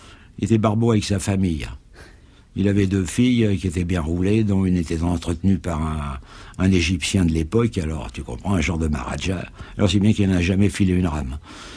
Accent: Paris, Île-de-France, France; Ils disent, oui, qu'est-ce que... D'où êtes-vous? Ben, je dis, je suis d'ici.

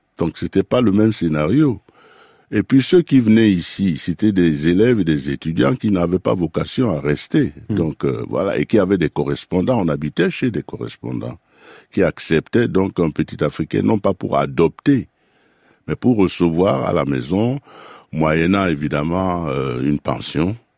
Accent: Cameroon; quand je suis arrivé ici, je voulais faire du violon parce que mon professeur de chorale chez nous au Cameroun, il jouait du violon.

